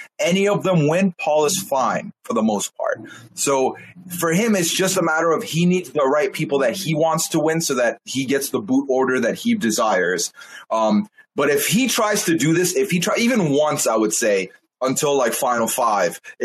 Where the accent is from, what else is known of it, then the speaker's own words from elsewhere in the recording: Dubai, United Arab Emirates; I was born and raised in Dubai.